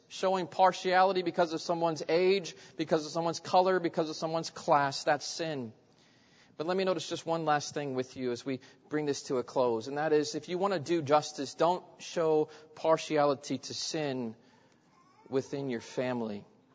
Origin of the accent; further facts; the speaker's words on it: Indianapolis, Indiana, United States; I grew up in Indianapolis, and we lived about, the church where I grew up was about 10 minutes from the racetrack, from the Indy 500.